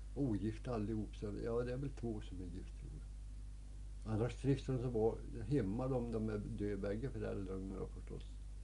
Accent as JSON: {"language": "Swedish", "town": "Ramsjö", "region": "Gävleborg County", "country": "Sweden", "tie": "born there", "said": "Och jag är född uppe i Ramsjösocken, ja. Ligger 5 mil norr om Ljusdal."}